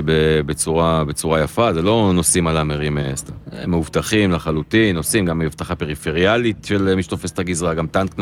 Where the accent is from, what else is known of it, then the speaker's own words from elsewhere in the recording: Haifa, Haifa District, Israel; now in Tel Aviv, Israel; אני חיפאי במקור.